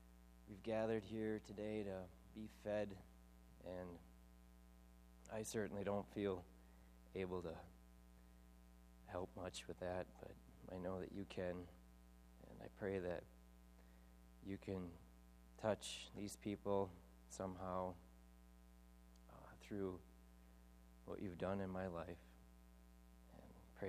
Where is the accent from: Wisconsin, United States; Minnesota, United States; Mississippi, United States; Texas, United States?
Wisconsin, United States; Rhinelander; For the most part, I'm your average American person. I was raised here in Rhinelander. We lived in Pine Lake.